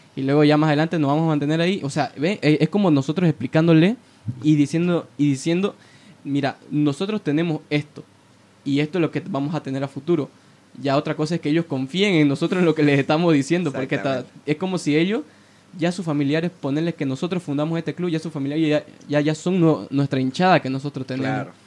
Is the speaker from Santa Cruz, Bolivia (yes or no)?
yes; Santa Cruz, Bolivia; Yo siempre, como cruceño, hablando, ¿no?